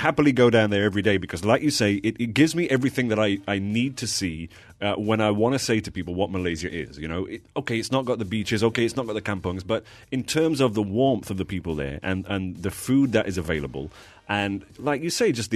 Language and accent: English; England, United Kingdom; I'm an Englishman.